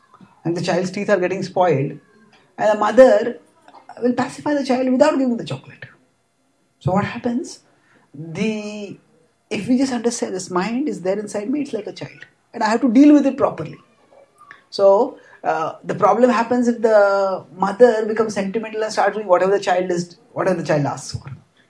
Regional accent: India; English is a second language; you know, I'm from India, so I give an example.

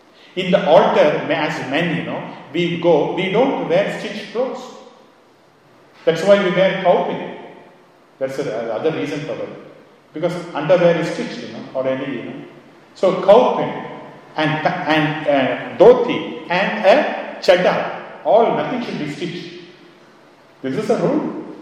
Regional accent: India; Yes, I am from India. In South India, they walk, you know, when you go to the temple.

